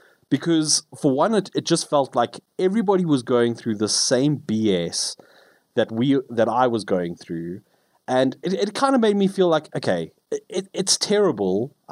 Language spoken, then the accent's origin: English; South Africa; Yeah, there was a nice bit of unity I felt as a South African with us all going through this nonsense.